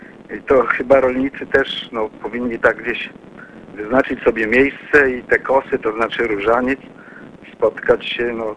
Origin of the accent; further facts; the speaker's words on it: Pyrzyce, West Pomeranian Voivodeship, Poland; ja nie jestem rolnikiem, jestem z Pyrzyc